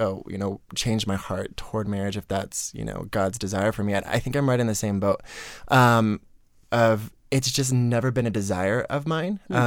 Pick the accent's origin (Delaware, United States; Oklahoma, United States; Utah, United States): Oklahoma, United States; So I'm from Oklahoma, and everyone and their dog prays for all the little kids